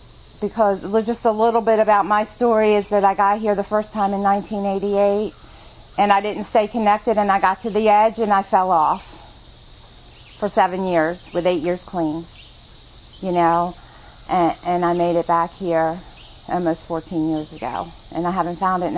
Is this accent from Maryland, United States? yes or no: yes; Baltimore, Maryland, United States; now in Pennsylvania, United States; I didn't get clean up here in Pennsylvania. I'm from Baltimore, Maryland. That's where I got clean at. I moved up here 5 years ago.